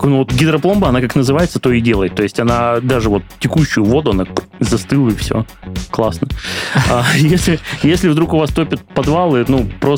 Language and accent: Russian; Krasnodar, Krasnodar Krai, Russia; я коренной краснодарец, всегда жил в Краснодаре